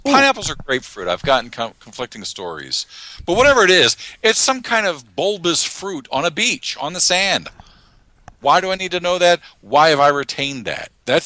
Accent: United States; but as an American, I messed it up.

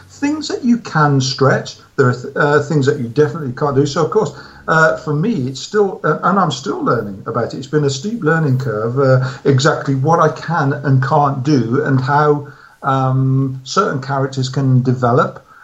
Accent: Birmingham, West Midlands, United Kingdom; because I grew up in Birmingham, which is the second city in the UK.

